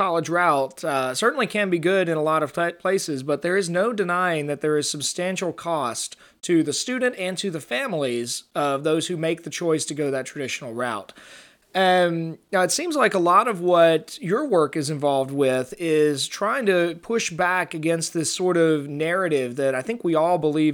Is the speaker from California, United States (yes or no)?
no; Virginia, United States; now in North Carolina, United States; I'm from Virginia originally, so that always stuck out to me.